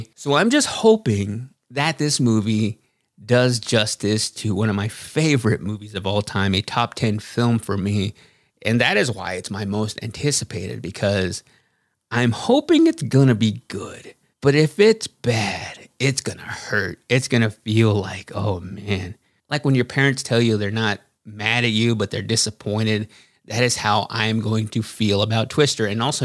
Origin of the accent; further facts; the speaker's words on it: Waxahachie, Texas, United States; because I grew up in Vista Hills Mobile Ranch in Waxahachie, Texas. And my biggest fear growing up was that a tornado was going to rip through the trailer park and there's nowhere to go.